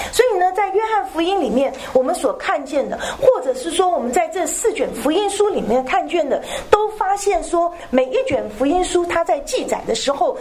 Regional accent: China; 我们晓得我们中国人讲到牛

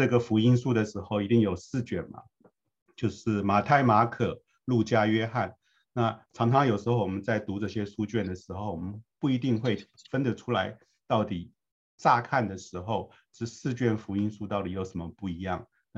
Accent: China; now in United States; 就像我们现在我们是中国人，我们有自己的中文名字， … ，然后到了美国来呢，那 … 大家不太好念，然后

